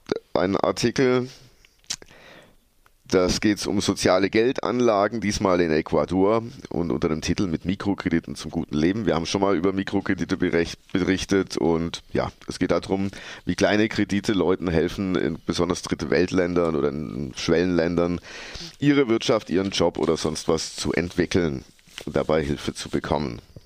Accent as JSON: {"language": "German", "region": "Baden-Württemberg", "country": "Germany", "tie": "born or raised there", "said": "ich bin in der Nähe von Heidersheim aufgewachsen, 10 Kilometer maximal weg. Für mich war das immer so ein Kaff, völlig unbedeutend."}